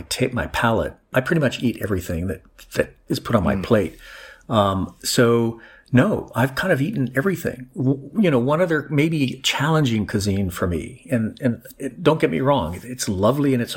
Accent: Mexico; because I grew up in Mexico, so I like spice.

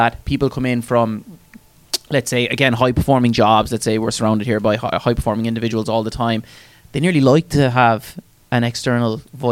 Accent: Galway, Connacht, Ireland; now in Dublin, Ireland; I came from Galway and I didn't really know who I was going to hang around with people outside work.

